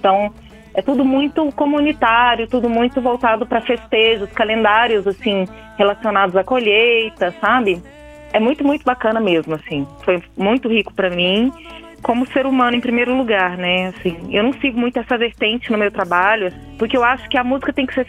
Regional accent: Goiânia, Goiás, Brazil; also born or lived in Barra do Garças; now in Brasília, Brazil; Isso, eu passei metade da minha infância em Goiânia e metade no Mato Grosso, em Barra do Garças, Mato Grosso.

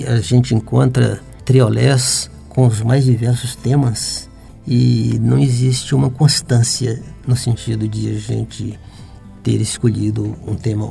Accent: Arinos, Minas Gerais, Brazil; registram alguma coisa sobre a cidade de Arinos, que é a minha cidade natal.

